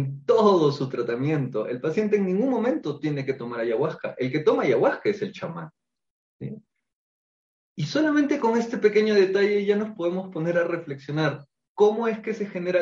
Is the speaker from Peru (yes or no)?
yes; Peru; Yo soy peruano y he tenido la gran oportunidad de vivir muy, muy de cerca con la comunidad nativa Shipibo